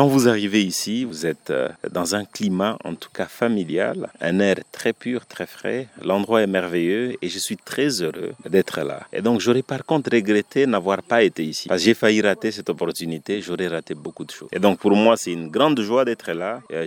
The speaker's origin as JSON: {"language": "French", "region": "Dakar", "country": "Senegal", "said": "Je viens de Dakar, Sénégal"}